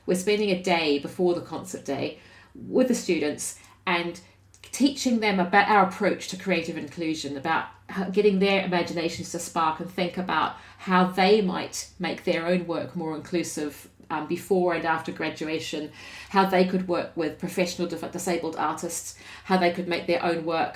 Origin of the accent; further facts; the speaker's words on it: New Zealand; in my home country of New Zealand, or as we also call it in Maori, Aotearoa, which means the land of the long white cloud.